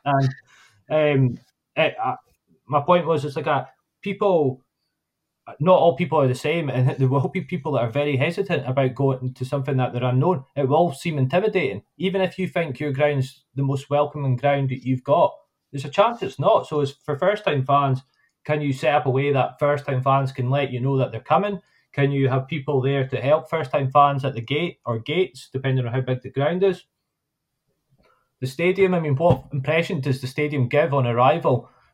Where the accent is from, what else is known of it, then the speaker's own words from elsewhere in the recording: Nairn, Scotland, United Kingdom; I'm from Nairn, I support Nairn County.